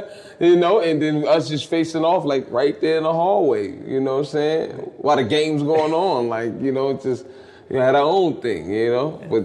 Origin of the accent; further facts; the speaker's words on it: Harlem, New York, United States; Cypher was just always prevalent growing up in Harlem.